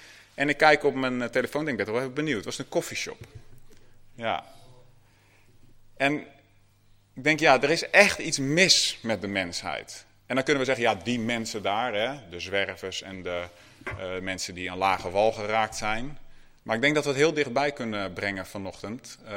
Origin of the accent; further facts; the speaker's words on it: Scherpenzeel, Gelderland, Netherlands; Ik kom van de Bijbelbelt, zoals ze dat noemen. Echt het hartje van de Bijbelbelt, vlakbij Veenendaal, uit Scherpenzeel.